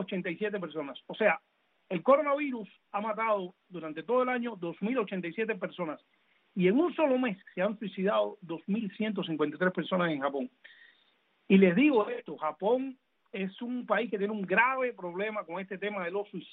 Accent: Cuba; moved away; cuando yo salí de Cuba

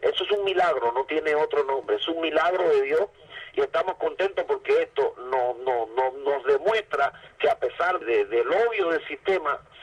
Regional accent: Cuba; para mí como cubano es vergonzoso ver que esto pase en mi nación.

